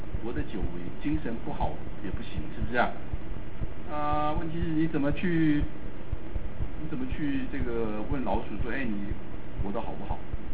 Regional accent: China; 其实我们中国人从来没有很认真的去研究它而已

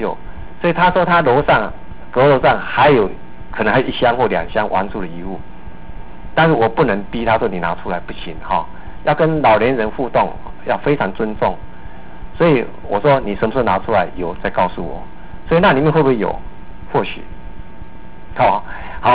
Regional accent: Taiwan; 那我就跟他讲，我从台湾过来的，很远很远很远

